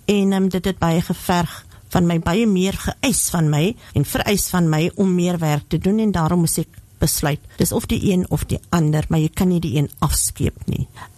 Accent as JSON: {"language": "Afrikaans", "town": "Paarl", "region": "Western Cape", "country": "South Africa", "tie": "born or raised there", "said": "Gebore en getoe in die Parel, amper 60 jaar gelede"}